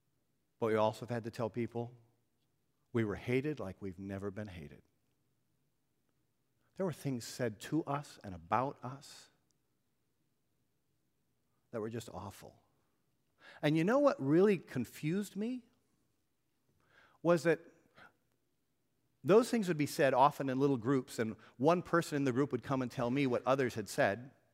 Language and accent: English; California, United States; When we first came to town, many of you know, I came from California.